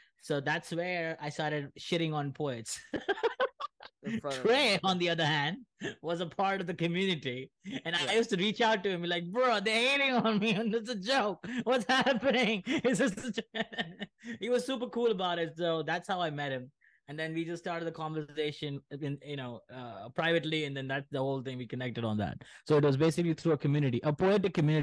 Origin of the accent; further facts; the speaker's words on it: India; because I'm an Indian